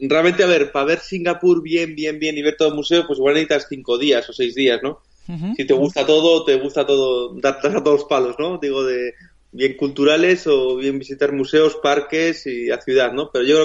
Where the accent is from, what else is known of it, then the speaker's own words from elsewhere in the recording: Bilbao, Basque Country, Spain; Yo soy de Bilbao, no es comparable a un tiempo del norte, ¿no?